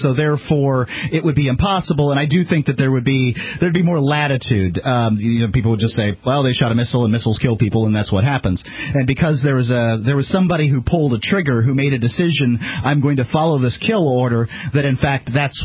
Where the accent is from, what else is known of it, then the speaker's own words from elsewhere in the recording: the South, United States; accent: country; And we use the country accent because we're from the South.